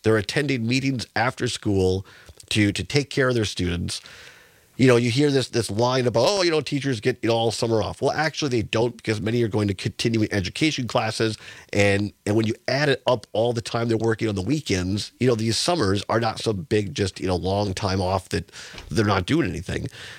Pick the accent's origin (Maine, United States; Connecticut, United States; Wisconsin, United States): Wisconsin, United States; Richland Center; growing up in Richland Center, so many great teachers. I mean, going to public schools there in Richland Center.